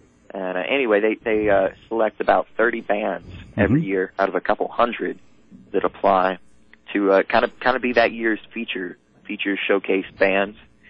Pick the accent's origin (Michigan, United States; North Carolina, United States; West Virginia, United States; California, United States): North Carolina, United States; Deep Gap; We're from Deep Gap, North Carolina.